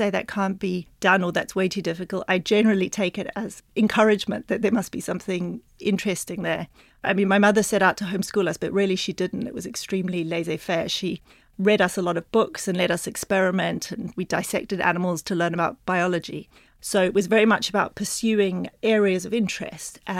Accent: Botswana; also born or lived in United Kingdom / New Zealand; So I was born in Britain, but spent most of my childhood in Botswana, a little bit in New Zealand, but then Botswana, in the middle of the bush, 200 kilometers from the nearest store

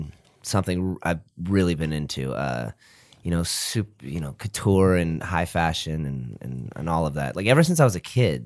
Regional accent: California, United States; I mean, you know, we come from California.

